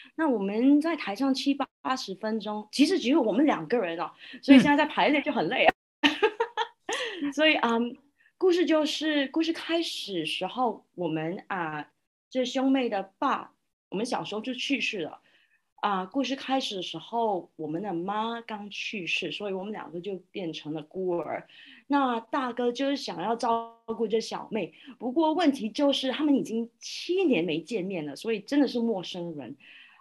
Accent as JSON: {"language": "Chinese", "country": "Singapore", "lives_now": "Australia", "said": "我原本是新加坡人，现在住在澳大利亚。"}